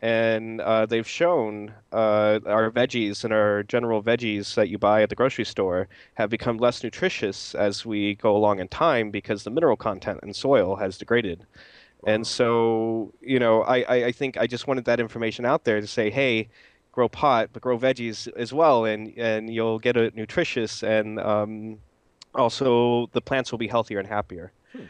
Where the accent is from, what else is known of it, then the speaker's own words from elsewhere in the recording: United States; now in Germany; I'm American, I think you can hear that, and I grew up in America